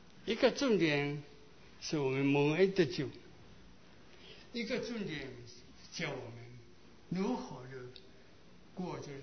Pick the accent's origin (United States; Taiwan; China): China; moved away; 我离开中国到我第一次回到中国30年，我就觉得我心满意足，能够再看见我的故乡